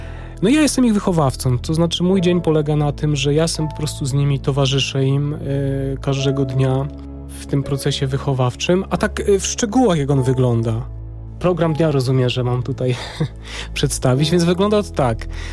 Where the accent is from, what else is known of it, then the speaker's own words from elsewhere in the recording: Jasło, Subcarpathian Voivodeship, Poland; ja pochodzę z parafii świętego Antoniego w Jaśle na Podkarpaciu